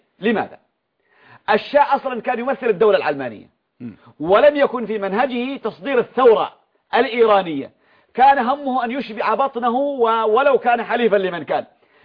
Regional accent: Yemen; هذا بوق من أبواق إيران عندنا في اليمن

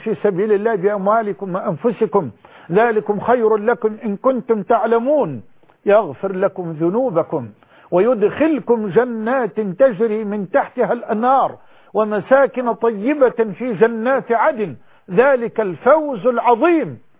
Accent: Egypt; بلادنا مصر

